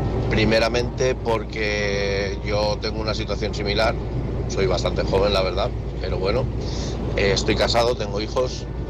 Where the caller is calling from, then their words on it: Lleida, Catalonia, Spain; de Lleida